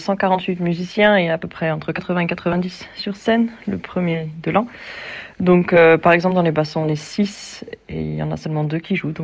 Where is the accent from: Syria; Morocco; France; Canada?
France; en tant que Française